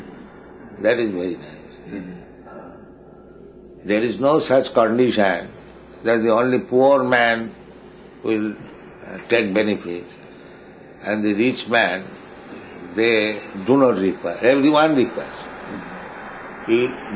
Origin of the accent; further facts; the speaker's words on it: India; I came from India alone.